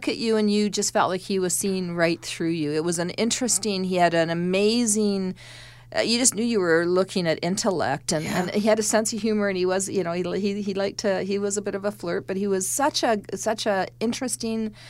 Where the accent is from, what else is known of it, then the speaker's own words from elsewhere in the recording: South Africa; I'm South African.